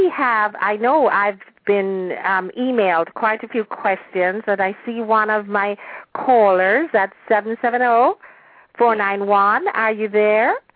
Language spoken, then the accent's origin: English; Jamaica; now in United States; I'm a Jamaican, but I have lived in the United States for almost 50 years.